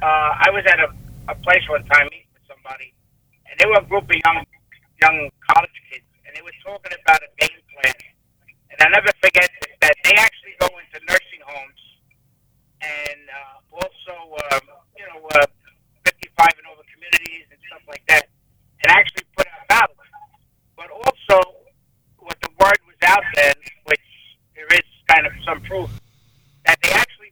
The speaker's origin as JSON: {"language": "English", "region": "New York", "country": "United States", "said": "I'm a New Yorker. I mean, I'm also a World Trade Center survivor."}